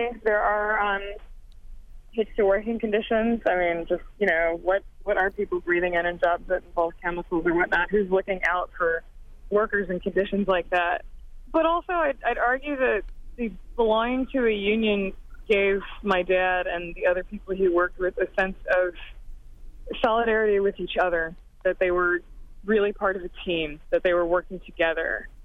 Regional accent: Madison, Wisconsin, United States; Just from growing up in Wisconsin and meeting the other folks who worked at Dad's plant and other Wisconsinites, especially folks, I'm from Madison

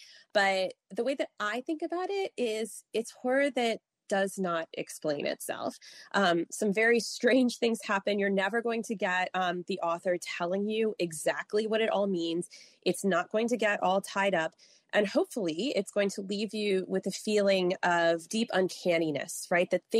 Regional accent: Maryland, United States; now in Wisconsin, United States; But I'm not originally from Wisconsin. I'm from the Mid-Atlantic. So when I moved here, I had to get used to these massive snowstorms

